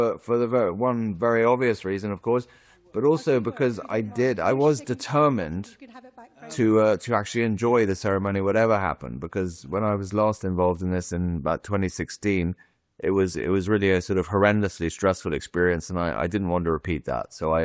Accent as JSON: {"language": "English", "region": "England", "country": "United Kingdom", "tie": "born or raised there", "also_born_or_lived": "Hungary", "moved": "as an adult", "said": "I grew up in England, but my dad is Hungarian, and as an adult, I moved to Hungary and lived there for some years."}